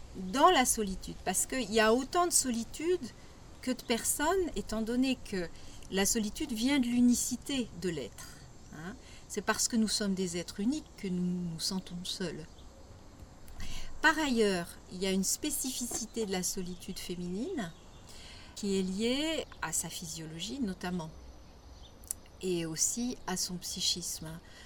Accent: Paris, Île-de-France, France; Parce qu'évidemment la nature est magnifique et que quand on vient de Paris, on a besoin de calme.

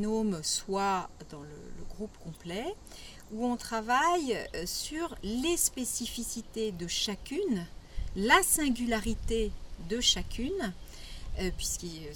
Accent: Paris, Île-de-France, France; Parce qu'évidemment la nature est magnifique et que quand on vient de Paris, on a besoin de calme.

